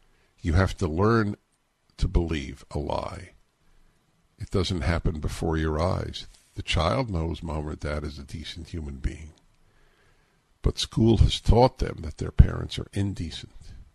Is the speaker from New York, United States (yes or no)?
yes; New York, United States; I was a kid growing up in New York, I think there were, there were 9 newspapers in New York.